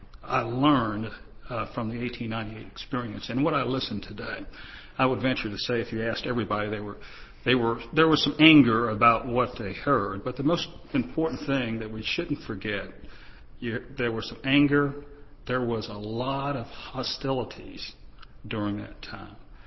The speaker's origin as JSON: {"language": "English", "region": "Texas", "country": "United States", "tie": "born or raised there", "said": "and even growing up in Texas, I certainly experienced as much, if not there."}